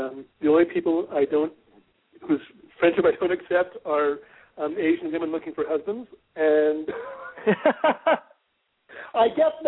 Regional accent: Montreal, Quebec, Canada; I'm from Montreal.

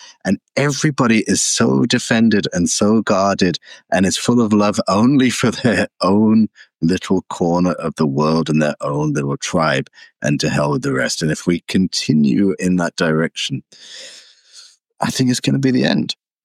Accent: United Kingdom; accent: British; they're going to judge me by my accent as, you know, British, whatever.

